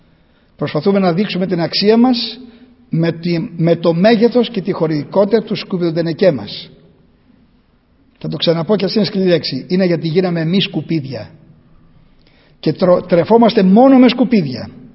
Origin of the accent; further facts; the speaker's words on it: Chalkida, Central Greece, Greece; όταν καμιά φορά πάω στην ιδιαίτερη πατρίδα μου, στη Χαλκίδα